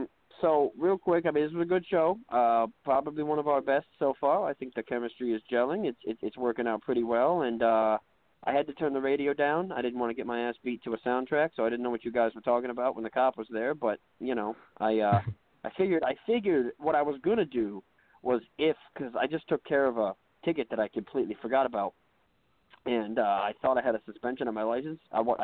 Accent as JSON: {"language": "English", "town": "Albany", "region": "New York", "country": "United States", "tie": "born or raised there", "said": "And another team that I think might make the playoffs is UAlbany, which is my hometown team, and they're good too."}